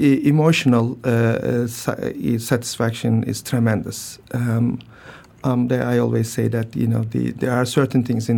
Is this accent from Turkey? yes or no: yes; Turkey; moved away as an adult; now in New Haven, United States; I'm a native of Turkey, and that's my hometown, home country. I grew up there and then finished medical school